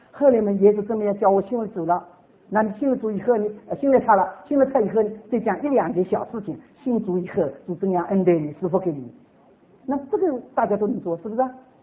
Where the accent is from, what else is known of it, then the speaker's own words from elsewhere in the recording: China; 我有点小经验，我们中国人总这么讲了